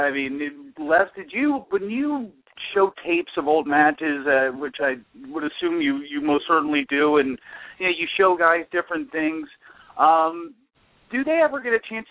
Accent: Mid-Atlantic, United States; for me, you know, growing up in the Mid-Atlantic area

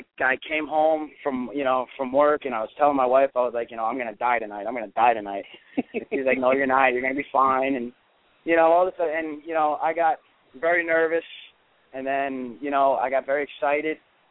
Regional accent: New York, United States; You know, I'm really Italian. I'm really from New York. And I really do have that, you know, that fighting spirit. You know, I mean, that's how it was in my part of New York where I grew up.

